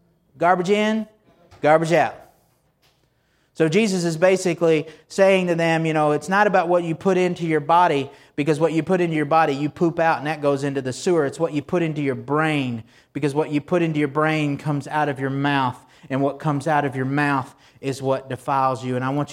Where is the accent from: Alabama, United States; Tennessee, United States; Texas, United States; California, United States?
Texas, United States; I mean, I grew up in Texas. I learned to love Blue Bell ice cream, Sonics, and Whataburgers.